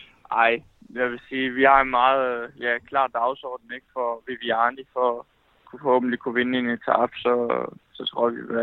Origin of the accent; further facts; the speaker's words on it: Fredericia, Region of Southern Denmark, Denmark; Jo, men jeg kommer fra Fredericia